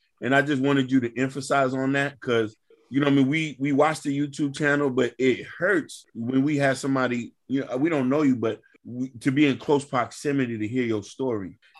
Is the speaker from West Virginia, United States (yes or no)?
no; Liberty City, Florida, United States; I'm from Liberty City. You feel me? I grew up in the streets.